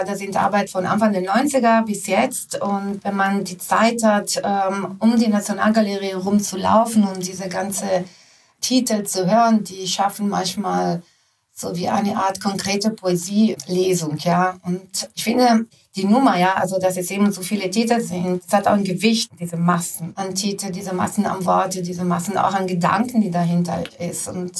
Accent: Italy; Also ich bin in Italien groß geworden

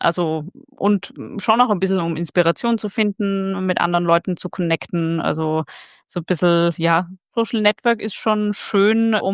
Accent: Vienna, Austria; bin in den Bergen zu Hause, bin eigentlich ein Wiener Stadtkind. Also ich bin eigentlich Österreicherin und genau, komm aus der Stadt, aber lebe mittlerweile auch schon seit ja fast 15 Jahren in den Bergen

